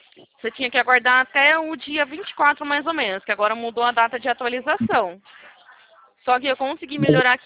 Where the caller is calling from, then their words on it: Campinas, São Paulo, Brazil; Eu falo aqui de Campinas.